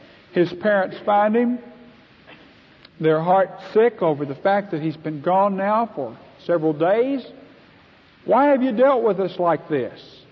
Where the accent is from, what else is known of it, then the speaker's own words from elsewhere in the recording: Texas, United States; I come from West Texas. I come from a ranching background. My family have been in the sheep business for several generations.